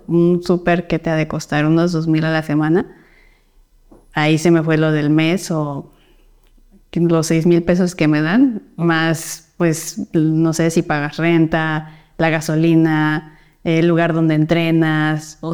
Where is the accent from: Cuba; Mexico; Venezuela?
Mexico; soy mexicana y orgullosamente.